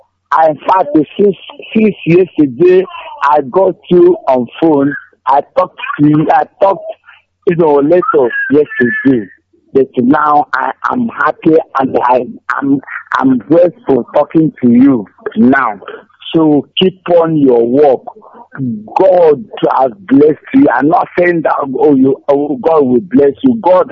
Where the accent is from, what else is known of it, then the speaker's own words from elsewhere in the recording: Imo, Nigeria; now in Enugu, Nigeria; I'm speaking from Enugu, although I'm a native of Imo.